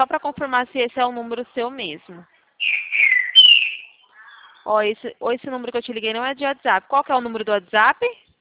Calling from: Araçatuba, São Paulo, Brazil; Eu falo daqui de Araçatuba, estado de São Paulo.

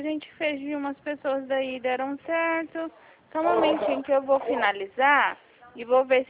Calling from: Dracena, São Paulo, Brazil; Eu sou de Dracena. De Dracena.

